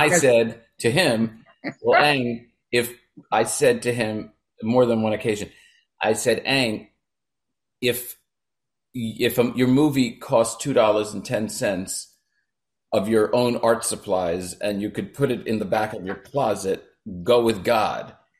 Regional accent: East Brunswick, New Jersey, United States; Anyway, so cut to growing up in East Brunswick, New Jersey, and was a child actor at a pretty young age.

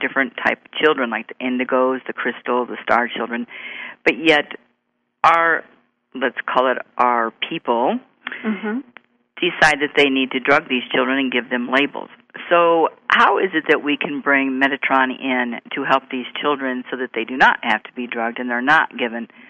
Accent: Illinois, United States; now in New Mexico, United States; I'm actually from Illinois, but I moved to New Mexico. It was 2 years ago this last April.

